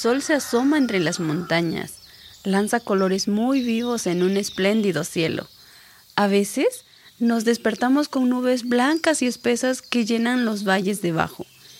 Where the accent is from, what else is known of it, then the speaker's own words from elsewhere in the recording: Santa María Zapotitlán, Oaxaca, Mexico; soy de Santa María Zapotitlán, una comunidad Chontal. Tengo 21 años